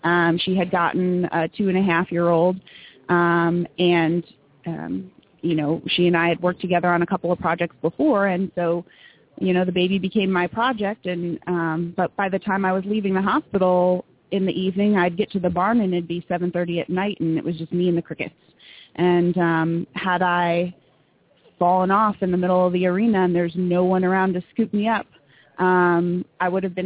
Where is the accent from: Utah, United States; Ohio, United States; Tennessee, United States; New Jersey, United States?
Ohio, United States; Cleveland; now in Atlanta, United States; I'm originally from Cleveland, Ohio